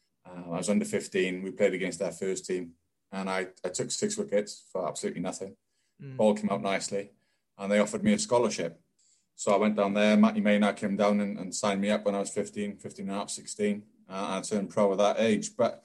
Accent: Wales, United Kingdom; I was lucky in growing up in Wales

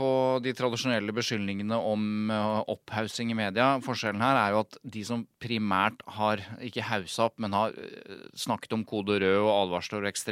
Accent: Jevnaker, Innlandet, Norway; Jeg er jo fra Jevnaker.

